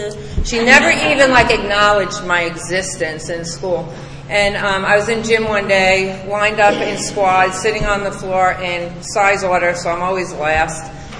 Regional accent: New York, United States; I was raised in Long Island, New York. I came from a very nice house. I was raised in a beautiful suburban neighborhood.

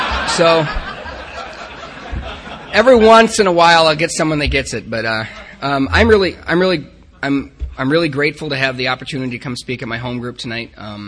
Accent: Ackley, Iowa, United States; also born or lived in Minot, North Dakota; So I was born in Minot, North Dakota, and now we're talking. That's what I'm talking about. I quickly moved to Ackley, Iowa, where I spent the first 10 years of my life. I grew up on a farm.

